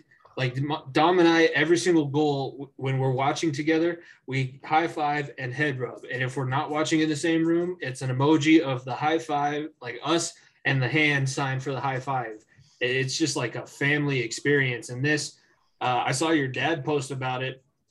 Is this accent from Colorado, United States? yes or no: yes; Colorado, United States; because the Avalanche are the only team from my home state. I love Colorado, and the Avalanche are what represents Colorado.